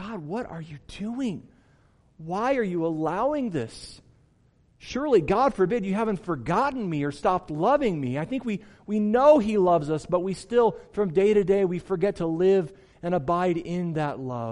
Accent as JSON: {"language": "English", "region": "Midwest", "country": "United States", "tie": "born or raised there", "said": "And we grew up in the Midwest where there was lots of salt on the road in the wintertime."}